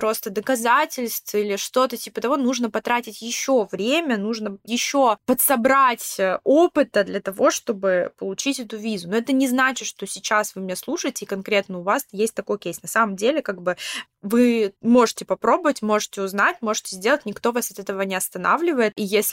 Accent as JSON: {"language": "Russian", "country": "Russia", "said": "так как я из России, русский паспорт"}